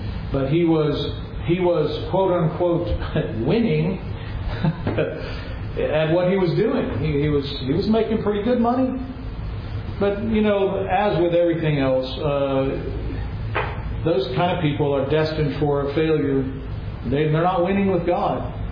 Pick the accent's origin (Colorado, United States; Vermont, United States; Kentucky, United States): Kentucky, United States; Lexington; also born or lived in New York; I'm from Kentucky. I mean, I grew up in New York as a child, but I'm from up in Kentucky, Lexington, as a matter of fact